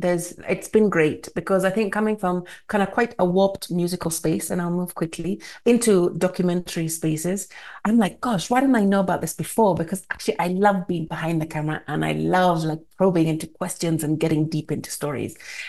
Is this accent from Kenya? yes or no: yes; Kenya; I'm from Kenya